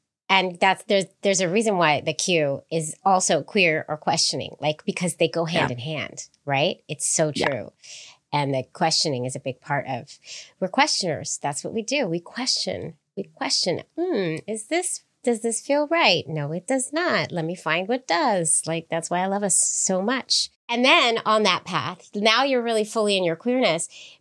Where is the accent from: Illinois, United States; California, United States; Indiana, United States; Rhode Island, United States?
California, United States; San Francisco; because I'm from San Francisco